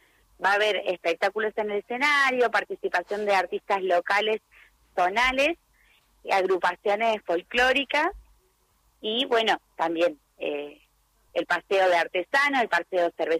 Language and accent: Spanish; Coronel Vidal, Buenos Aires Province, Argentina; Somos de acá de Coronel Vidal que nos unimos para realizar nuestra fiesta.